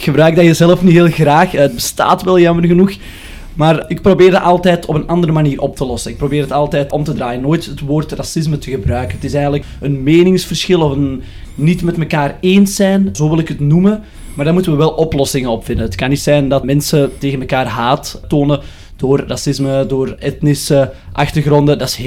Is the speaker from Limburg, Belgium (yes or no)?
no; Turnhout, Antwerp, Belgium; Mijn ouders zijn daar geboren en getogen. Ik ben er ook heel trots op die roots dat ik heb. Maar ik ben ook zelf ook heel fier dat ik een jonge turnautenaar mag zijn, geboren en getogen.